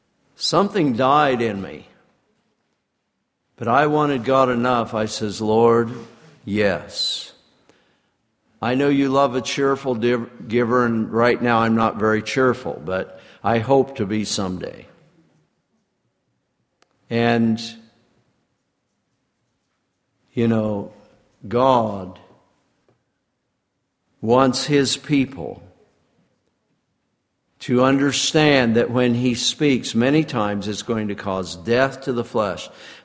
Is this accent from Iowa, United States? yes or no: yes; Iowa, United States; By the way, I'm from Iowa, and I know about farming.